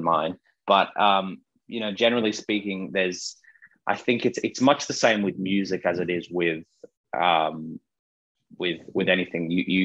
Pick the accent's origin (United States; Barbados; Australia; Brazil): Australia; the funny thing is I'm Australian, but I haven't seen the original Australian production.